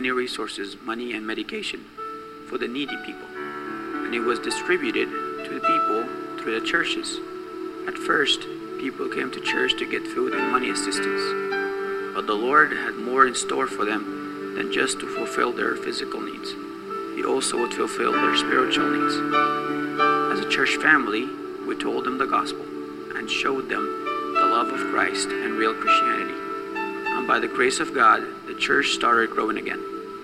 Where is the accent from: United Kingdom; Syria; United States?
Syria; Homs, Homs Governorate; Homs, my hometown, is located north of Damascus and by the borders of Lebanon.